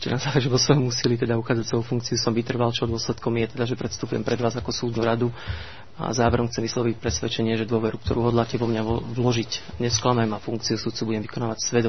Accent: Piešťany, Trnava Region, Slovakia; pochádzam z Piešťan

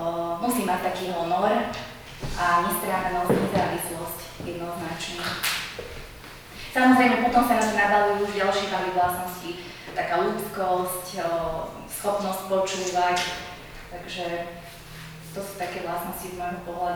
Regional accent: Nová Baňa, Banská Bystrica Region, Slovakia; pochádzam zo stredného Slovenska z Novej Bani, kde som chodila na gymnázium Františka Švantnera.

